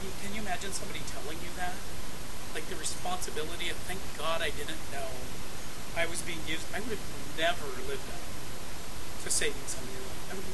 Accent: Bishop, California, United States; And I'm from Bishop, California. It's my hometown.

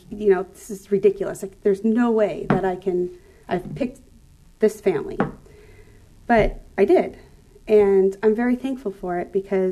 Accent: Arizona, United States; I grew up in Arizona. Well, at least that's where I was born.

